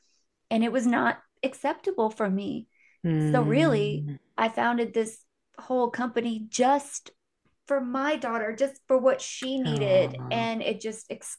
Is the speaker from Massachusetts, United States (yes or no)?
no; Houston, Texas, United States; I'm from Houston, and Houston is approximately 1 hour away from Houston.